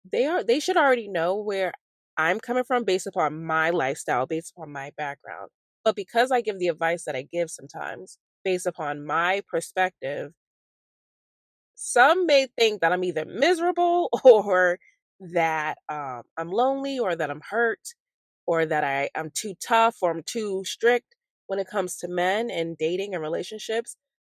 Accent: Boston, Massachusetts, United States; I'm not even a Celtics fan, even as a Bostonian, but I was like, all right, it's cute or whatever.

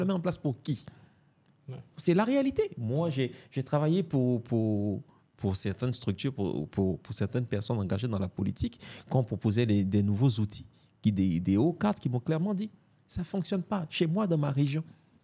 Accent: Côte d’Ivoire; Chez nous, en Côte d'Ivoire, on n'a même pas la notion de sympathisant.

